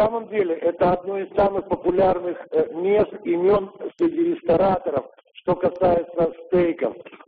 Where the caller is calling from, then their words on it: New York, United States; Ну, я вам звоню из Нью-Йорка